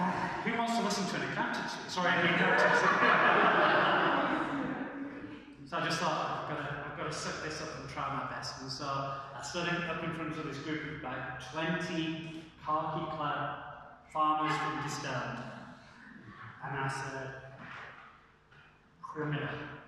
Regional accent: South Africa; accent: English; And I know this town is very Afrikaans, so please bear with me in my English accent.

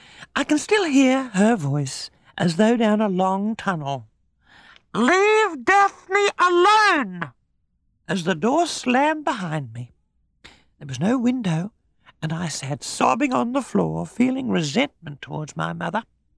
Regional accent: Australia; born there; I am definitely an Australian, because that's where I was born a good deal less than a century ago.

